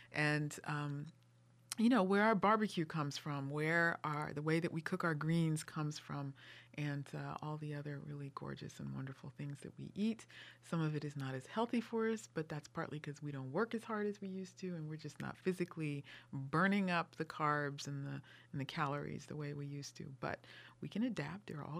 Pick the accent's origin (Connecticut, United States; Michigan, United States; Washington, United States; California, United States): California, United States; But when I was growing up in California, smothered chicken, that's what we used to get.